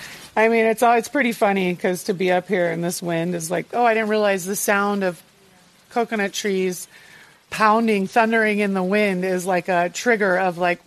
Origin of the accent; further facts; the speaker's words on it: Lahaina, Hawaii, United States; I'm from Lahaina